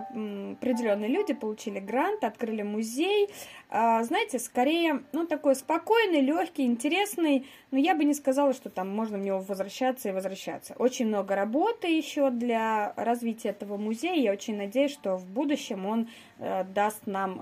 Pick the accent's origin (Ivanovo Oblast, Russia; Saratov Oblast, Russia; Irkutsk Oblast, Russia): Ivanovo Oblast, Russia; Shuya; Я коренная, ну-ка скажите, как называют меня?